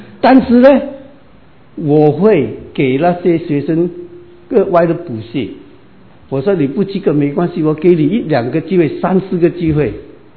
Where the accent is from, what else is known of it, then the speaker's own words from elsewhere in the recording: Xinhui, Guangdong, China; 我是新会人